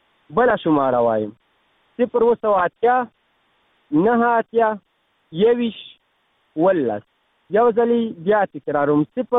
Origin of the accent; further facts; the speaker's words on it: Nangarhar, Afghanistan; د ننګرهار ولایت څخه.